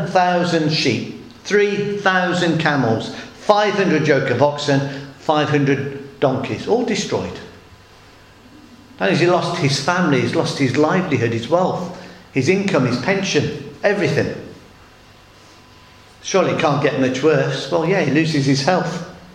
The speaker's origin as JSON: {"language": "English", "region": "England", "country": "United Kingdom", "tie": "born or raised there", "said": "When I grew up in the Midlands"}